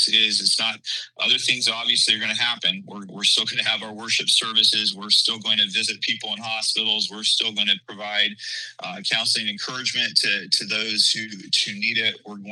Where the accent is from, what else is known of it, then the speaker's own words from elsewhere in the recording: North Carolina, United States; also born or lived in Washington; Well, Nashville Tim, I grew up in North Carolina, and I didn't even know Washington State produced apples.